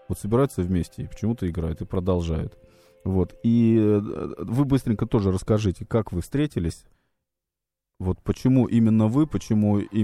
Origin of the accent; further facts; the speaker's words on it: Zelenograd, Moscow, Russia; А то я из Зеленограда.